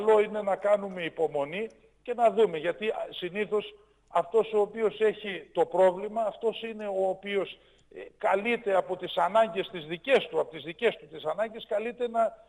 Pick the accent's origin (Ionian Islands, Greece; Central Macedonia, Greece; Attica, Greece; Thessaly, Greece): Central Macedonia, Greece; Thessaloniki; Εγώ δηλαδή που είμαι από τη Θεσσαλονίκη και συναναστρέφομαι εκεί με κόσμο